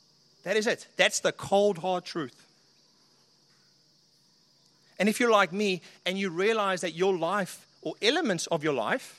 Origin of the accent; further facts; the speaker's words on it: New Zealand; now in Sydney, Australia; I am from Sydney, or New Zealand originally. We're in Sydney currently studying, and we're just on a holiday break here.